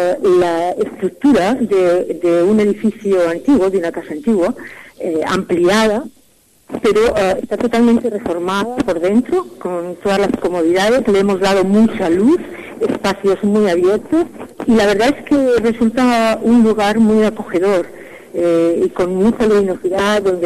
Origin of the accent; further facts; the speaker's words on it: Bordalba, Aragon, Spain; porque yo soy de Bordalba, entonces he vivido mi niñez allá, he ido y continuo yendo continuamente, pues para disfrutar.